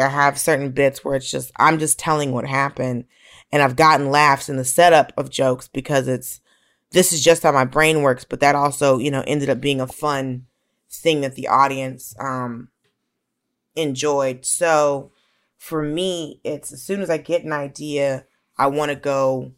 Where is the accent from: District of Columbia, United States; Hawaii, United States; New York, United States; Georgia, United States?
Georgia, United States; Atlanta; I also grew up in Atlanta. So, you know, I grew up around Black people and white people who are accustomed to being around Black people.